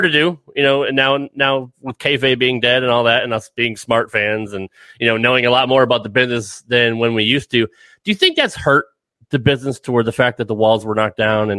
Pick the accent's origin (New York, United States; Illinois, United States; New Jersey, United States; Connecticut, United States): Connecticut, United States; Growing up in Connecticut, I've been a lifelong WWE, WWF fan growing up.